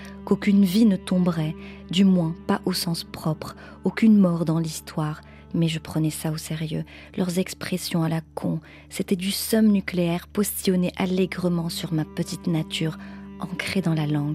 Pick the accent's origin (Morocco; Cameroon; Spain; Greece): Morocco; moved away as an adult; now in Paris, France; j'ai grandi avec le français. Et le français est dans mes fondations, même si je suis née au Maroc. J'y ai grandi, j'ai fait mes études supérieures là-bas. Je suis arrivée en France adulte. Ça fait une dizaine d'années que je vis à Paris.